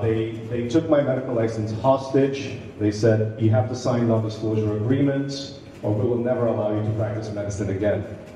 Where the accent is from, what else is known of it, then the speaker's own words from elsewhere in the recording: Toronto, Ontario, Canada; we got our plane ticket to go to Canada. We landed in Toronto, and I grew up in Toronto.